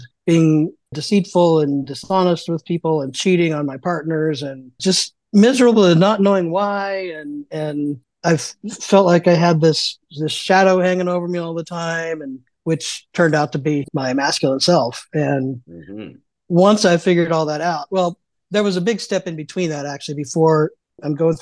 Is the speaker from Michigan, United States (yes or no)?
no; Indiana, United States; but I was also from Indiana, where you don't hear much about anything progressive.